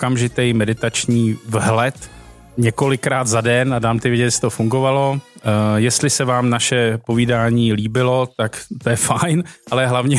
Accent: Prague, Czechia; Jsem línej, tyjo, z Prahy tady.

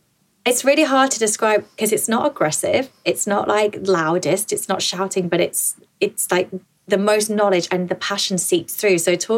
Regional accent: Yorkshire and the Humber, United Kingdom; I'm a Yorkshire girl.

